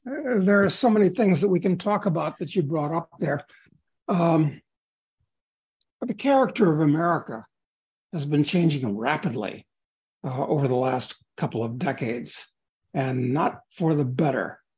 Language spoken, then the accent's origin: English; Chicago, Illinois, United States; I grew up in Chicago. And in those days, when Kennedy beat Nixon, we all knew that it was because there was a precinct that gave the election to Kennedy